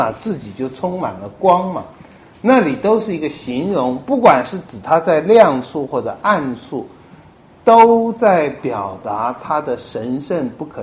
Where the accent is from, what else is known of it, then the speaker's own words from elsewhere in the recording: China; 我们中国人都不能接受，因为地球是圆的嘛，我们中国应该是在最中心的地方哈。